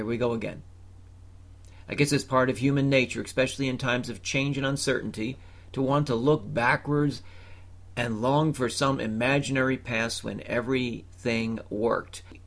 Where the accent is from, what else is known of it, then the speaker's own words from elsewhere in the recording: Philadelphia, Pennsylvania, United States; my alma mater and my hometown, the cradle of liberty right here in Philadelphia, the Keystone State